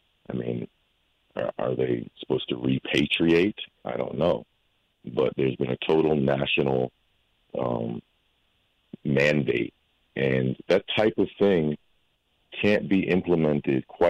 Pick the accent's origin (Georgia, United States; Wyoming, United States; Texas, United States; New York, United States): New York, United States; I mean, I've always, you know, been a New Yorker. I was born and raised in New York.